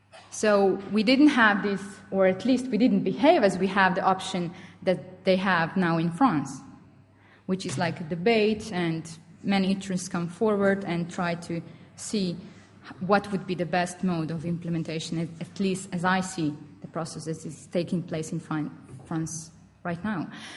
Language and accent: English; Slovenia; English is a second language; I come from Slovenia. We are a very small member state, and we just become member state recently.